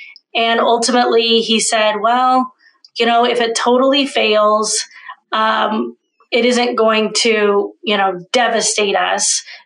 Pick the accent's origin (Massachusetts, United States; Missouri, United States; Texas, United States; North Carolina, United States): Missouri, United States; Kansas City; I had some friends who'd opened a kickboxing gym across the state where I grew up in Kansas City.